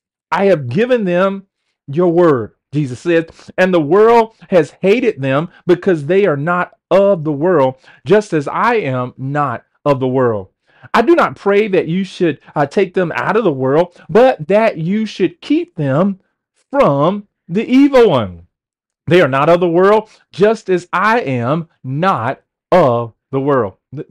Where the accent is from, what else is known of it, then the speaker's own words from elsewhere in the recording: United States; But there was something about I am American, and I love that. I served in the military armed forces